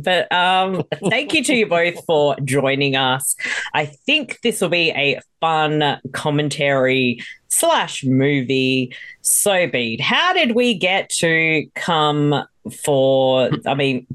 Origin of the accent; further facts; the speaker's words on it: Australia; Yeah, I'm Aussie.